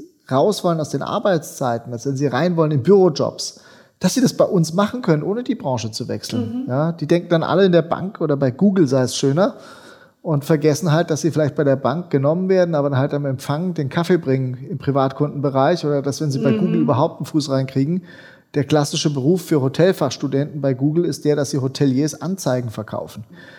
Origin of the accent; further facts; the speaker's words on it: Baden-Württemberg, Germany; das, was ich schon als Wertschöpfung empfunden habe als Schwabe